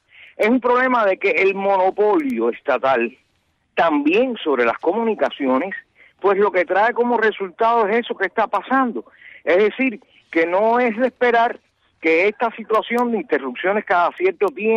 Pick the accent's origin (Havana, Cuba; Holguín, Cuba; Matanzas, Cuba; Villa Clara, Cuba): Havana, Cuba; soy natural de La Habana